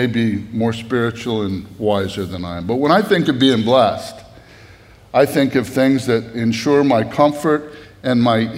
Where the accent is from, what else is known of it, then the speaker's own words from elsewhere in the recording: Northeast, United States; I grew up in the Northeast. We have these huge maple trees.